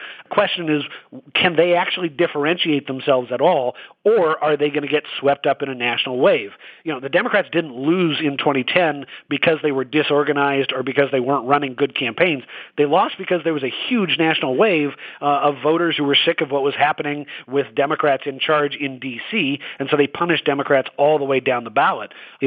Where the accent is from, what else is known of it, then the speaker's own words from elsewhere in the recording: Washington, United States; I'll give you go back to the example of my home state of Washington.